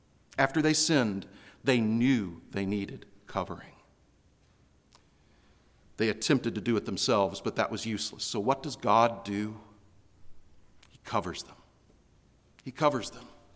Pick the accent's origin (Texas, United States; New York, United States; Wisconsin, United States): Texas, United States; Houston; I was raised in Houston, Texas. It's a hot, kind of a semi-tropical environment. We had a fig tree in our backyard.